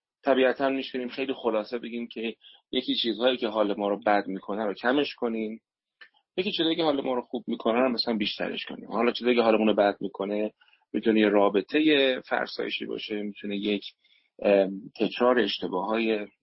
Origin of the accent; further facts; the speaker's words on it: Iran; من الان تو ایران به دنیا اومدم و وقتی میرم میشینم در یک محفل خارج ایران